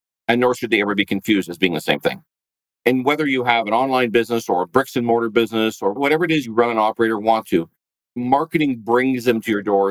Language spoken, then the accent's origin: English; Western Canada, Canada; I am born and raised in Western Canada. I lived my whole life here.